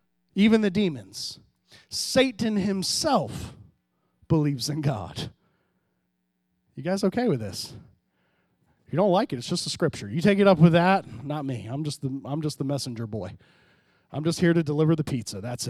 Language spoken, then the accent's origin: English; Florida, United States; where I grew up in Florida, we would go to youth, and man, we gave altar calls every week